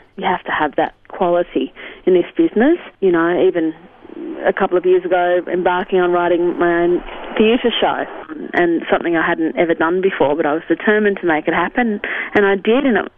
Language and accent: English; Sydney, New South Wales, Australia; I grew up in Sydney